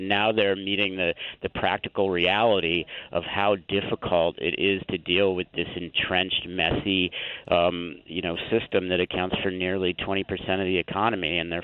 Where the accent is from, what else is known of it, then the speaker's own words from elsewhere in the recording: Maryland, United States; also born or lived in Minnesota; Well, I spent about 12 years there. I'm from Maryland originally, but I was in Minnesota for a long time.